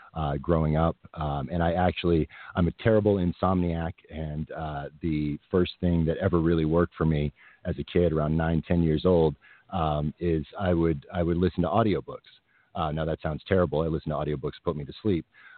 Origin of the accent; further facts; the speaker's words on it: Maine, United States; moved away as an adult; also born or lived in New York; I was born the poor son of a farmer in Maine. My mom was a teacher and my mother was a farmer, and I grew up in Maine. I moved to New York to go to college and ended up staying there